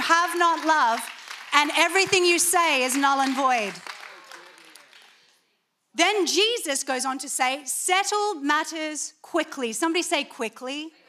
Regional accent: Australia; as an Australian, because we were born apologizing, sorry, sorry, sorry, sorry

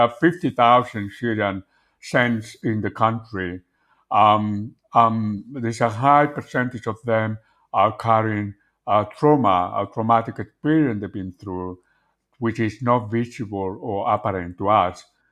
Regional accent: Spain; now in London, United Kingdom; I'm originally from Spain.

